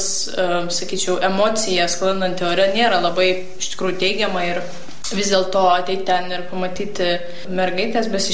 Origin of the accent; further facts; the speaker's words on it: Vilnius, Vilnius County, Lithuania; aš esu iš Vilniaus